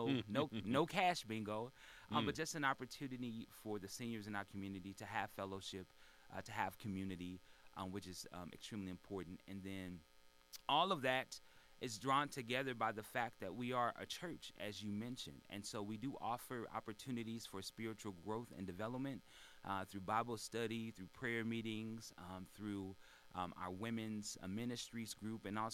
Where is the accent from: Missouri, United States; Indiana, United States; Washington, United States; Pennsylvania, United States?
Missouri, United States; St. Louis; I'm from St. Louis, born and raised.